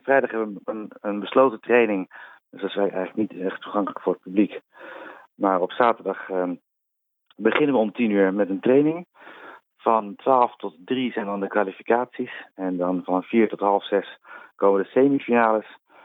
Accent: Netherlands; En iets waar wij als Nederlanders ook niet per se slecht in zijn natuurlijk.

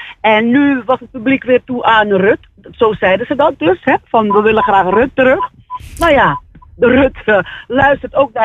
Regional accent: Suriname; Ja, maar voor mezelf, als Surinaamse, wil ik gewoon ooit een Surinaams album uit.

